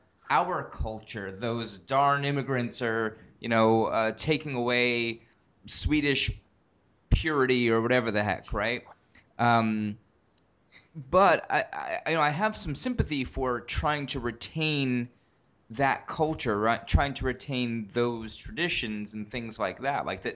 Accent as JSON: {"language": "English", "town": "New York City", "region": "New York", "country": "United States", "tie": "born or raised there", "said": "I mean, I grew up in New York where the area I grew up in is literally statistically the most diverse place on earth, not just New York, but the specific area of New York, the most diverse place on earth."}